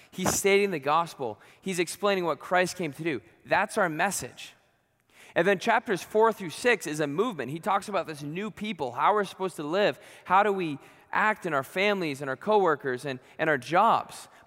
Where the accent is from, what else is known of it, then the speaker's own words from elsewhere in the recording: New Hampshire, United States; So I'm originally from New Hampshire. So what that meant is going to college in Florida, about twice a year, I would embark on a harrowing 24-hour drive.